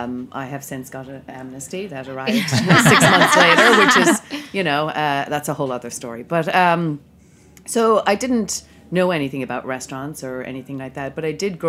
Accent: Ireland; moved away; So I am originally from Ireland, and I came here for a summer in 1990

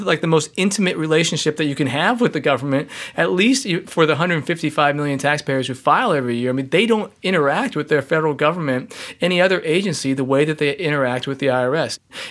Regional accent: California, United States; including in my home state of California

